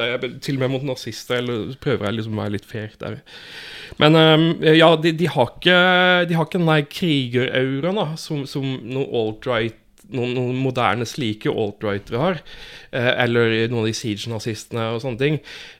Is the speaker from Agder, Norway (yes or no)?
yes; Fevik, Agder, Norway; Jeg kommer jo fra Fevik, Breivik, ja, ja, der de hadde såkalt Breivik-slaget.